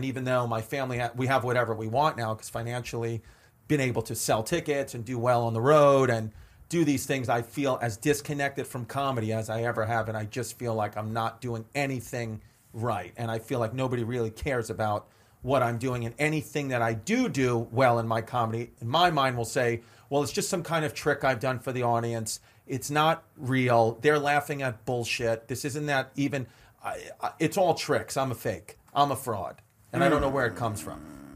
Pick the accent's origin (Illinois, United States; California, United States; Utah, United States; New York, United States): New York, United States; Queens; I was born August 26, 1984 in Queens, New York. I'm from New York.